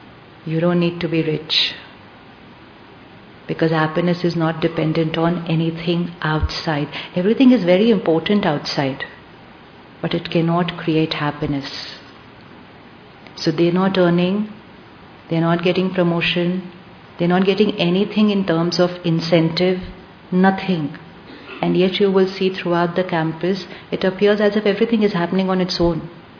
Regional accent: India; we come from Mumbai, we come from Delhi.

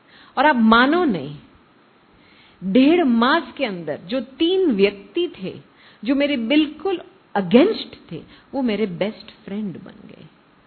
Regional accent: India; मुझे ये भी भान नहीं था कि मैं इंडियन हूं

